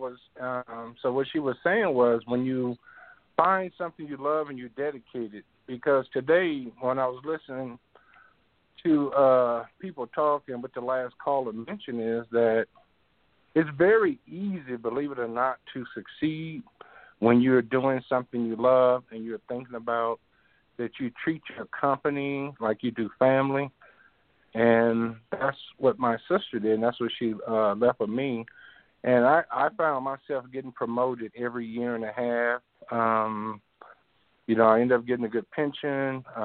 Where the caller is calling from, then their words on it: Reno, Nevada, United States; I'm calling from Reno, Nevada.